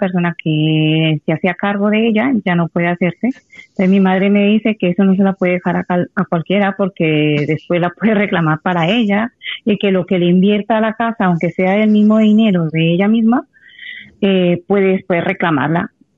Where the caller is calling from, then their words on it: Parla, Community of Madrid, Spain; de Parla.